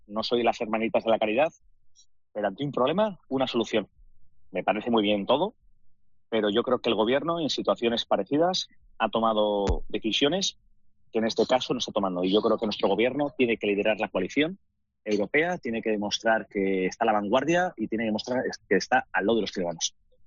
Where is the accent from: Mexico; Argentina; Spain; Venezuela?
Spain; Somos siete españoles en el hotel.